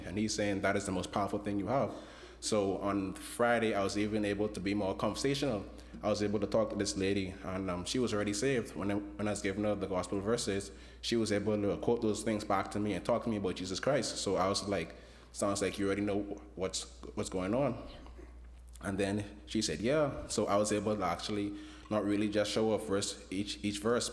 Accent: Bahamas; I'm from the Bahamas. This is my second year in Bible college

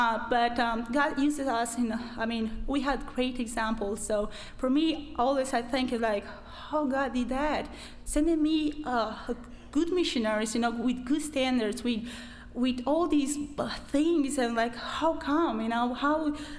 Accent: Romania; moved away as an adult; now in United States; As you may have heard already, I am from Romania. And I came here to America 5 months ago.

